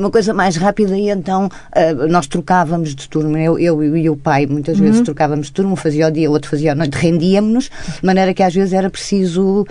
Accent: Évora, Alentejo, Portugal; also born or lived in Santo Tirso; E nasci antes do que era esperado e, portanto, nasci por acaso em Santo Tirso, mas nunca vivi lá. Vivi em Évora.

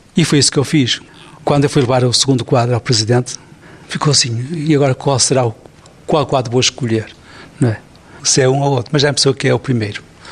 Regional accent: Portugal; essas coisas, para mim é gratificante, como português

